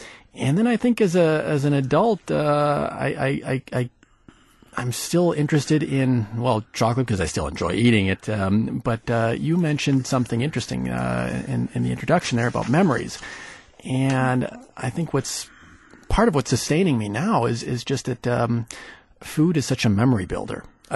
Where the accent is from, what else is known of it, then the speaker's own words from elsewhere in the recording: Madison, Wisconsin, United States; the reason why I came back here is, one, I grew up in Madison